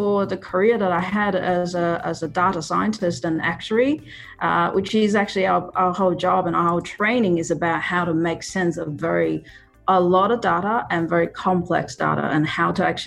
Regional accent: China; English is a second language; moved away; Yeah, schooling in China. So like all the parents, they wanted the best for the children, and mine was no exception.

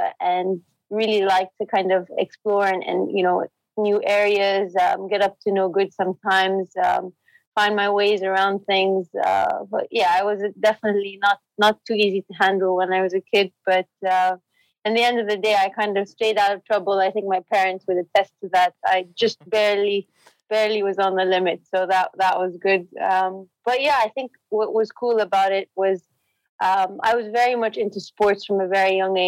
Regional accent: Jeddah, Makkah Province, Saudi Arabia; I grew up in Saudi, in Jeddah. We studied there. Graduated high school from there. So, basically Saudi through and through.

